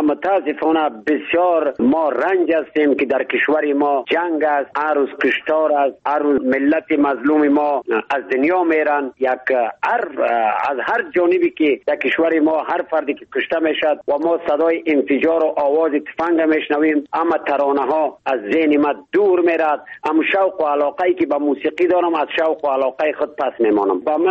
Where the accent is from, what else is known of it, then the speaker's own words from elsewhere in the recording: Badakhshan, Afghanistan; چون خودم پامیری استم، از پامیری بدخشان افغانستان هستم